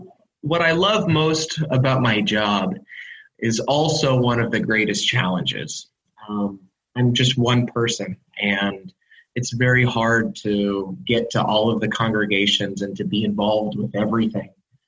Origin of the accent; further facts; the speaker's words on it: Lamoni, Iowa, United States; now in Washington, United States; I grew up in Lamoni, Iowa, and I graduated with 28 people in my class.